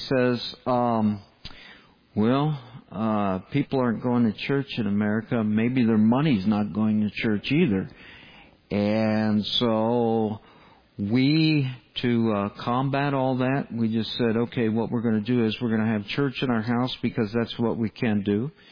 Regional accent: United States; I know because I'm American myself

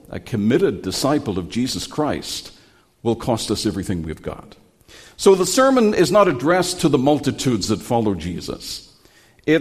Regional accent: Northern Ireland, United Kingdom; I remember growing up in Northern Ireland, and I had Christian parents

